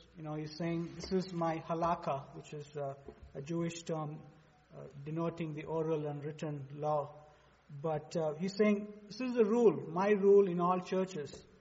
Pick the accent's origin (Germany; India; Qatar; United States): India; I became a Christian doesn't mean I lose my Indian identity. I am an Indian, and you know, there's some things that God can use